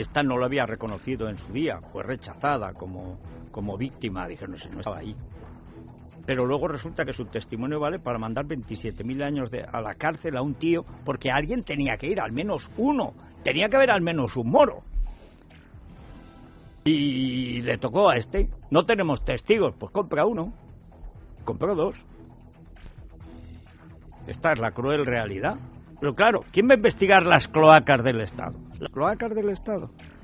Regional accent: Spain; Como español que paga el sueldo de esta gentuza

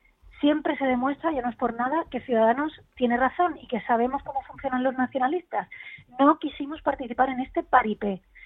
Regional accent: Catalonia, Spain; yo soy catalana y mis votantes también

